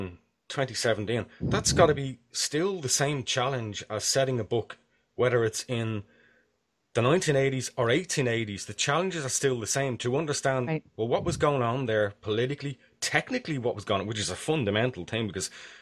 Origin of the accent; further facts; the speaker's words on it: United Kingdom; my book is in British English because I'm a British citizen